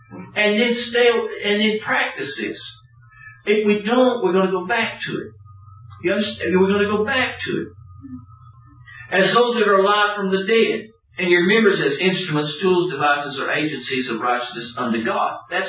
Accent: Dallas, Texas, United States; I grew up in Dallas, go and pitch a nickel on a plate, you get a free chicken or a duck, take them home.

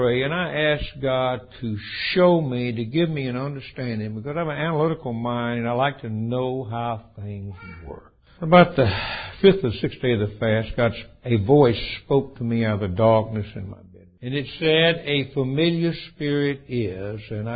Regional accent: Alabama, United States; Now, I was raised down in Alabama, and all the houses were up about 2 feet off the ground

